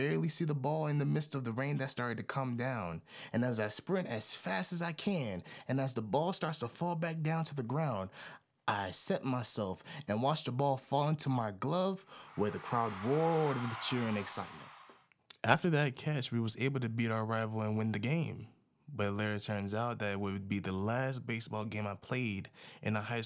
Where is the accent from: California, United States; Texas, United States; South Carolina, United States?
South Carolina, United States; Beaufort; Batty Creek High School was where I was attending in my hometown of Beaufort, South Carolina at the time.